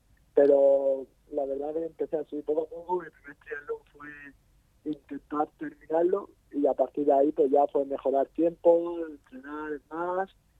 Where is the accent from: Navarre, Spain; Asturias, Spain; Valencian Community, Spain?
Valencian Community, Spain; Orihuela; No, yo vivo en Orihuela, soy de Orihuela.